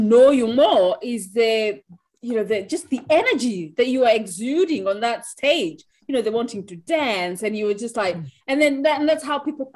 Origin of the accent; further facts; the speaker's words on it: Kenya; English is a second language; And I come from Kenya. Kenya has we call them tribes. So people who speak different languages. And that's in my own country, we have like over 40 languages.